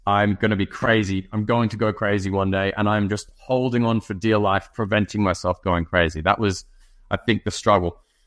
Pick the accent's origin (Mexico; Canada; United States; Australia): Australia; Sydney, New South Wales; I'm from Sydney, Australia. I'm the lad down under. I'm 29 years old